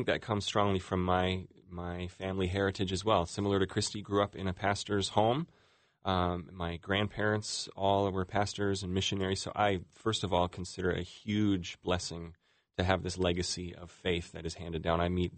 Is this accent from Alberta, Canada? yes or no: yes; Calgary, Alberta, Canada; moved away as an adult; I was growing up in Calgary, Alberta, Canada